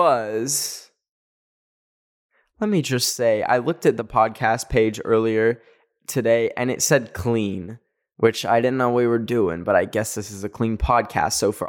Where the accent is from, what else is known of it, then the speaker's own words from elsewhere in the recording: Canada; I'm from Canada. I don't know any Japanese.